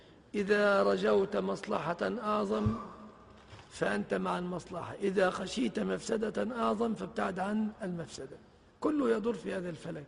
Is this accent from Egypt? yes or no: yes; Egypt; حجب الفساد عن بلادنا مصر